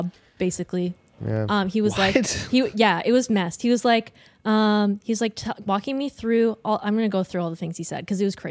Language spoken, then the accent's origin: English; Ontario, Canada; I'm from Ontario. I go to school out here.